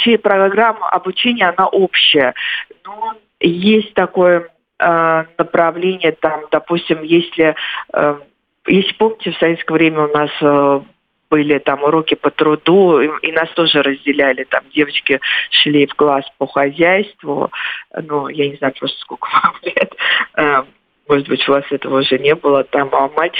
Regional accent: Baku, Azerbaijan; Я сама, хотя родилась и выросла в Баку

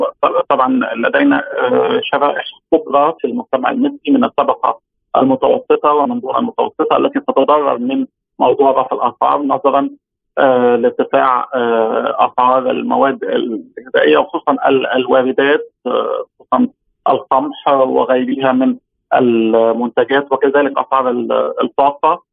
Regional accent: Egypt; وأنا من مصر طبعا

